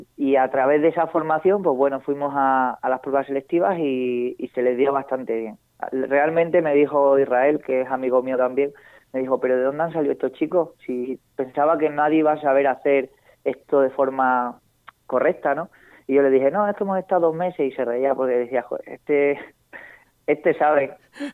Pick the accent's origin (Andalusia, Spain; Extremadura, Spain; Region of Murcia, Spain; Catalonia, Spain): Extremadura, Spain; como deportistas extremeños, pues representar también a nuestra región, ¿no?